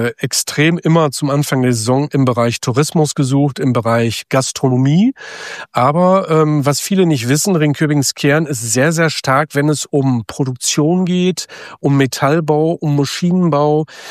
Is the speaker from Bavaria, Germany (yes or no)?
no; Hamburg, Germany; Also ich komme ja nun aus Hamburg und Hamburg ist sehr, sehr teuer geworden.